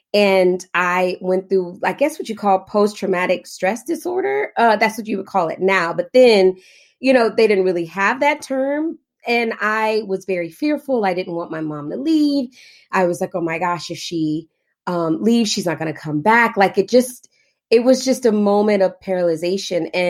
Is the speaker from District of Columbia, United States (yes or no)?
no; Fort Worth, Texas, United States; I'm from Fort Worth, Texas. It's literally like 30 minutes away from Dallas. I'm pretty sure people know about Fort Worth. And I grew up with a single mom.